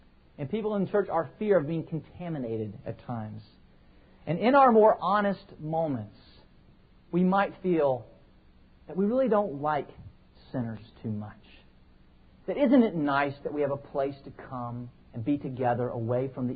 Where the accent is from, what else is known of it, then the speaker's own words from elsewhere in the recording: Texas, United States; I grew up in Texas, and one of the things that you will often see in Texas on the front door of many houses